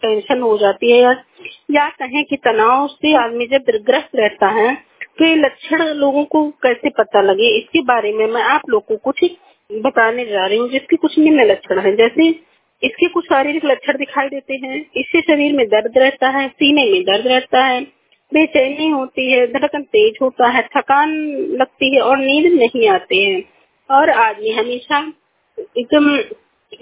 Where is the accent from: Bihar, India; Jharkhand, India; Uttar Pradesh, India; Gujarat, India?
Uttar Pradesh, India; Basti; मैं बस्ती जिले से हूँ, मेरा उम्र 30 साल है।